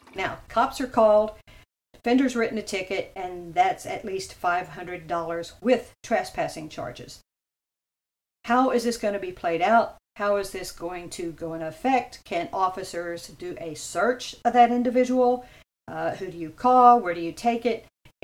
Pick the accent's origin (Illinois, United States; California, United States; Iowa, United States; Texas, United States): Texas, United States; Maggie currently lives in my home state of Texas